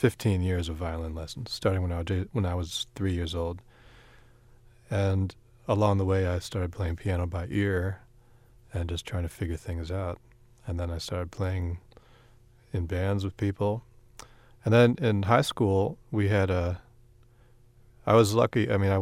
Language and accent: English; Rochester, New York, United States; Growing up here, I grew up in Rochester, New York.